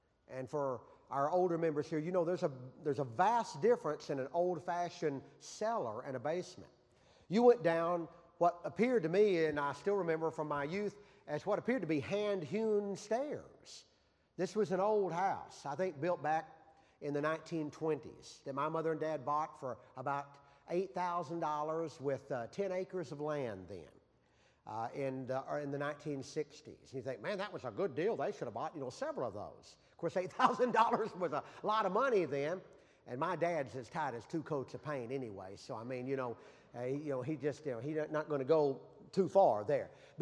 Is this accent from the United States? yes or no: yes; Pocahontas, Arkansas, United States; I was born in February the 14th, 1960 in Pocahontas, Arkansas, in what was then the Randolph County Hospital.